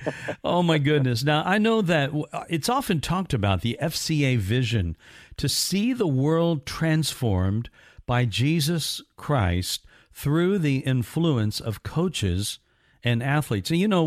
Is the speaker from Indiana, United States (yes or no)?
yes; Indiana, United States; I'm from Indiana.